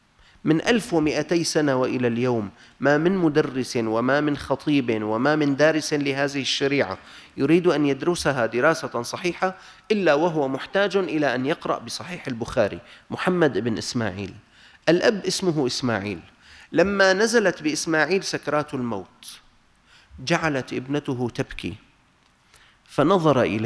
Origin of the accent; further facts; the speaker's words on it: Damascus, Damascus Governorate, Syria; عندنا في دمشق الشام عندنا منطقة كاملة اسمها العفيف